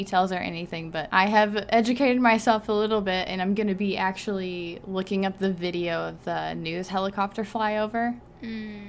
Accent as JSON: {"language": "English", "town": "Chattanooga", "region": "Tennessee", "country": "United States", "tie": "born or raised there", "said": "Like, I grew up in Chattanooga. It's not really that small."}